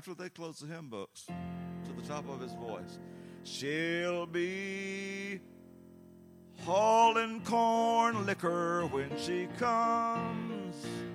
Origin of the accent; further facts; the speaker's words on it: Southern United States, United States; Now, keep in mind, I'm a Southerner.